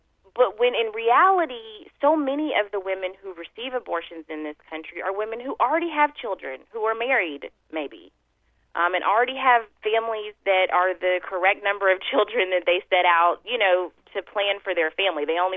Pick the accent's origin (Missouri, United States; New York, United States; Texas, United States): Texas, United States; And being a Texan, I've had conversations